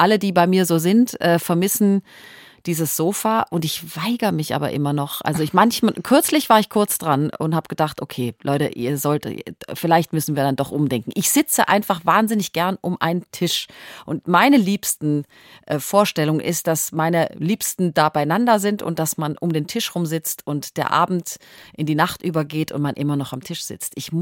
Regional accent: Ludwigsburg, Baden-Württemberg, Germany; ich komme ja aus Ludwigsburg, das ist bei Stuttgart

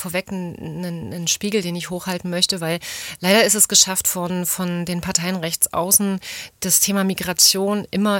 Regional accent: East Germany, Germany; born there; Also ich bin in der DDR geboren

